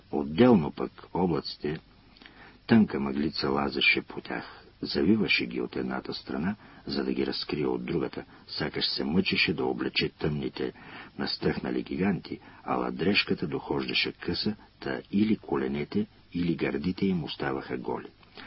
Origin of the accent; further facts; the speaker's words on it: Yavrovo, Plovdiv Province, Bulgaria; край моето родно село Яврово в Родопите.